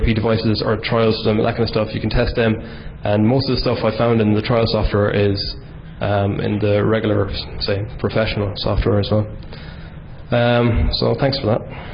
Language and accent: English; Ireland; about me, I'm from Ireland, just finished a Bachelor of Science